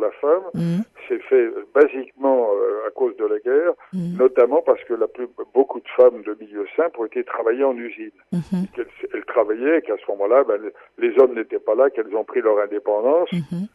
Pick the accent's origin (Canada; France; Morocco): Morocco; Moi, comme enfant, pendant la guerre de 40, j'ai été élevé au Maroc.